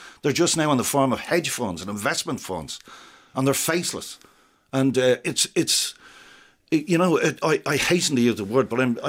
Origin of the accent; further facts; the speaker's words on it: Coolock, County Dublin, Ireland; The same way I grew up in Coolock, and around the same time that Tallaght and Clondalkin was built.